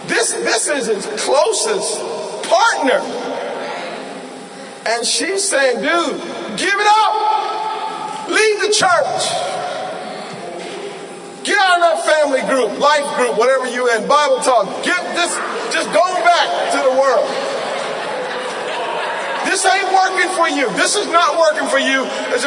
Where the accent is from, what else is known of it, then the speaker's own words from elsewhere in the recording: Wilmington, North Carolina, United States; my wife and I, we went back to my hometown, Wilmington, North Carolina